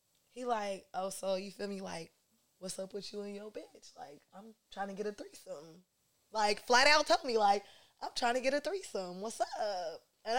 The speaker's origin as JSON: {"language": "English", "town": "Stockton", "region": "California", "country": "United States", "said": "Like, when we're from Stockton, we don't really know how shit really moves in the Bay Area like that."}